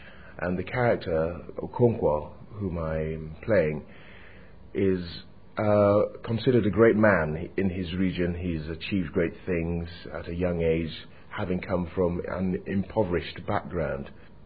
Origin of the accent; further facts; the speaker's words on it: Leeds, Yorkshire and the Humber, United Kingdom; born there; I was born in Leeds, West Yorkshire. My parents are both Yoruba and moved to England in the mid-60s.